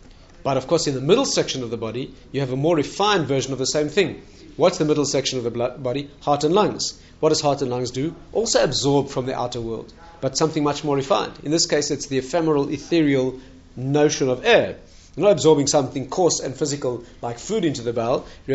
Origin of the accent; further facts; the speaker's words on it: South Africa; If you have the privilege of being a South African and you've ever spent time in the wilds